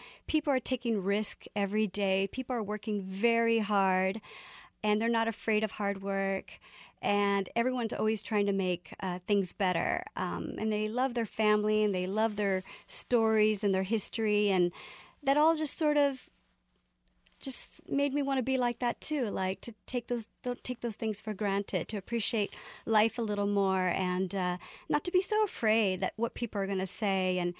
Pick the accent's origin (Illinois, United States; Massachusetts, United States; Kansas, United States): Kansas, United States; Topeka; But that's the one I learned growing up in Topeka, Kansas.